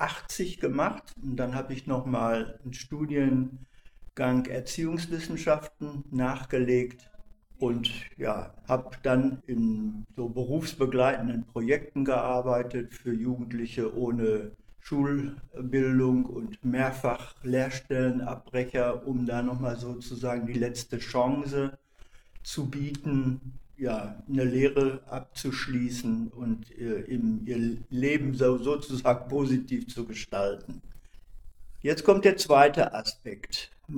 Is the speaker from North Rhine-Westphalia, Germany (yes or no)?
yes; Dortmund, North Rhine-Westphalia, Germany; Ich bin in Dortmund geboren worden, in eine Arbeiterfamilie. Und wir haben auch in einem Arbeiterbezirk gelebt und gewohnt.